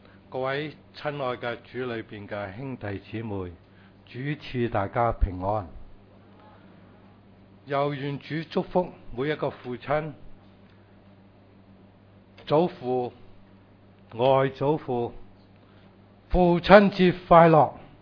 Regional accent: Taishan, Guangdong, China; 我本身是广东的台山人，我的先祖呢就是移民了过去美国，我们是经营洗衣馆的

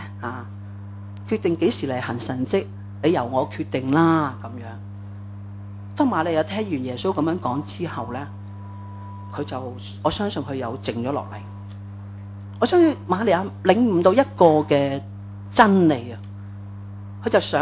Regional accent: China; 我哋中國人㗎係咪啊

